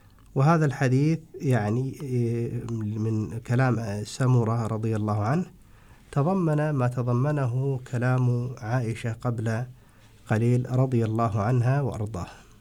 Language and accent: Arabic; Kuwait; يعني عندنا في الكويت